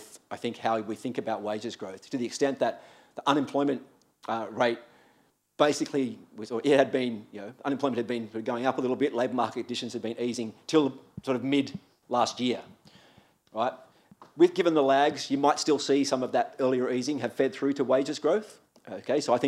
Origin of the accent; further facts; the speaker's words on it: Crookwell, New South Wales, Australia; I'm from Crookwell, so we can talk about sheep till the cows come home.